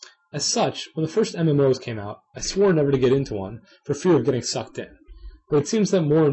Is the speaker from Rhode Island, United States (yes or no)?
no; New York City, New York, United States; born and raised in New York City.